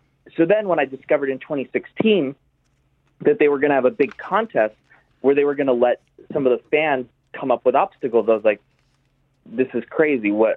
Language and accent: English; Henderson, Nevada, United States; born there; I was born in Henderson, Nevada, Las Vegas, Nevada.